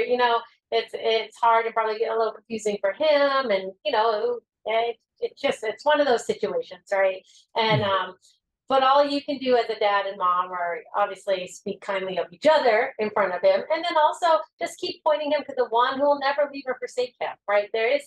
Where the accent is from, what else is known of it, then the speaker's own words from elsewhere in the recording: Massachusetts, United States; I grew up outside of Boston, and so I'm an East Coast girl.